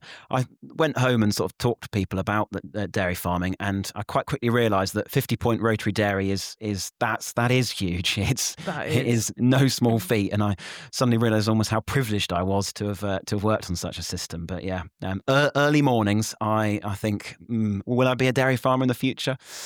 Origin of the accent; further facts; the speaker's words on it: South East England, United Kingdom; I'm originally from East Kent in the UK, where I can tell you now there aren't very many dairy farms, if any.